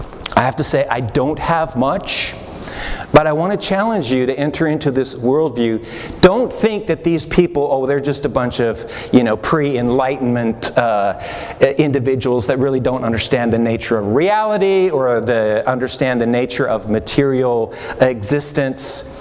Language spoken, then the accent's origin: English; Canada; moved away as an adult; now in United States; Remember, I'm only recently become an American. I'm a Canadian.